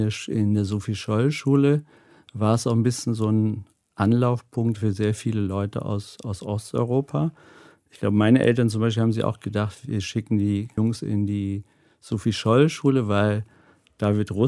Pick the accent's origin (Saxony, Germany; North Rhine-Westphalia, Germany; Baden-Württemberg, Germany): Saxony, Germany; Dresden; now in Berlin, Germany; wir kommen ja aus Dresden. Es hieß ja damals auch das Tal der Ahnungslosen. Also wir haben ja auch kein Westfernsehen empfangen.